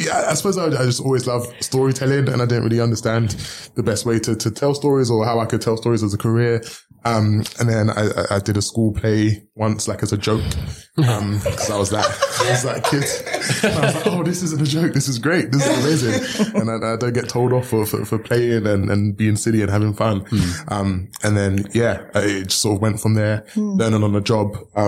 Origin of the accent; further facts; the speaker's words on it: Streatham, London, United Kingdom; now in Liverpool, United Kingdom; So I live in Liverpool at the moment. So I grew up in South London in Streatham. I've been living in Liverpool for about 4.5 years now.